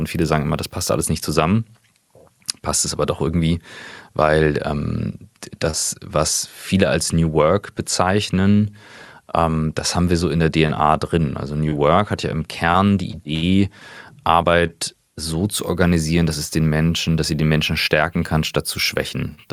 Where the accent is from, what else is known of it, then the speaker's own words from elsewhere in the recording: Kiel, Schleswig-Holstein, Germany; born there; Ich bin gebürtiger Kieler, mittlerweile 38.